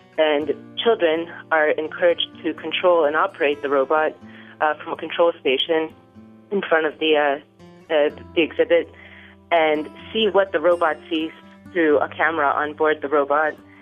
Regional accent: Boston, Massachusetts, United States; I am originally from Boston, and I ended up in Pittsburgh.

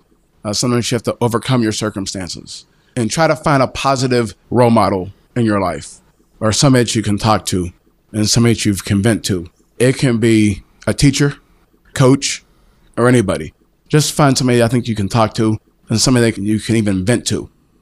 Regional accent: Penn Hills, Pennsylvania, United States; especially since I grew up right here in the Penn Hills YMCA.

